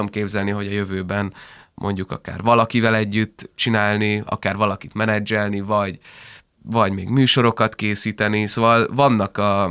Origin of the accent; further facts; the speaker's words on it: Budapest, Hungary; meg ott nőttem fel, de ez a távoli jövőkép egyébként nagyon beszeretnék költözni a városba, mert most is ott lakom amúgy.